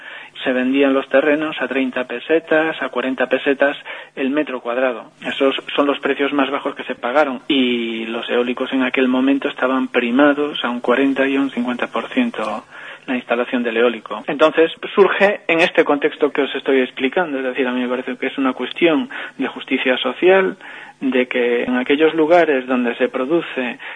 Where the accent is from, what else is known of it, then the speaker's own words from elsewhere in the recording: Muras, Galicia, Spain; Yo estoy censado en Muras, desde pequeño me crié en Muras